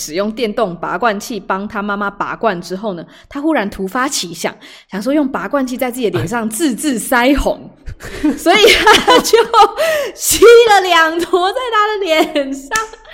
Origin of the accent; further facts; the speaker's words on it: Taiwan; 对对对啊对啊，我们台湾人亚洲人这边都看得很习惯了